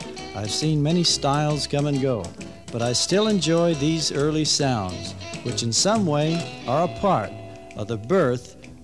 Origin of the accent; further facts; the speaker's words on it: Austin, Texas, United States; I was raised in Austin, Texas, and at an early age, I started my first country and western band.